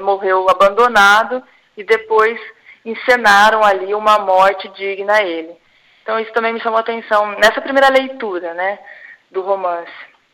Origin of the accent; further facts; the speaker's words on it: Brazil; Porque nós, como brasileiros, a gente sempre, de alguma maneira, se identifica com esse tema.